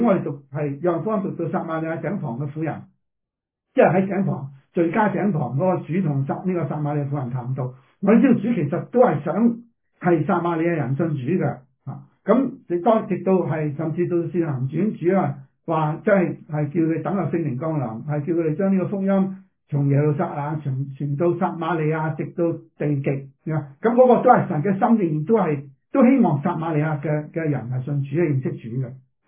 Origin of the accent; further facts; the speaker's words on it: China; 特别我哋中国人嘅拜偶像咧